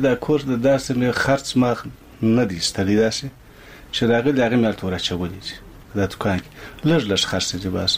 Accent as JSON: {"language": "Pashto", "region": "Kandahar", "country": "Afghanistan", "said": "زه د کندهار ولایت یم."}